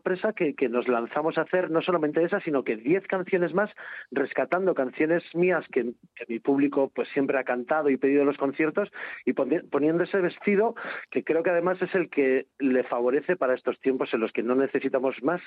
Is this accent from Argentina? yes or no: no; Bilbao, Basque Country, Spain; yo soy de Bilbao.